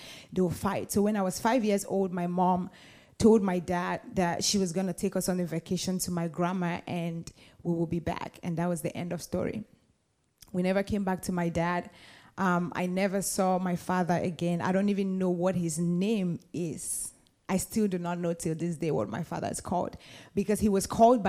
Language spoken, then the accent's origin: English; Cameroon; I'm from Cameroon originally, which is in Central Africa. My family was a polygamous family